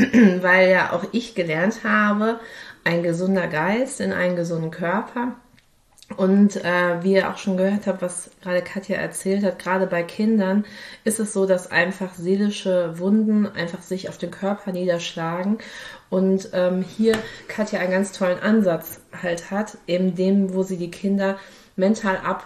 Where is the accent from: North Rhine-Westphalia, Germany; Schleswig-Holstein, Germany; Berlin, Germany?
North Rhine-Westphalia, Germany; Dortmund; Ich komme ja aus Dortmund, insofern sind wir nahezu Nachbarn in unserem damaligen Leben.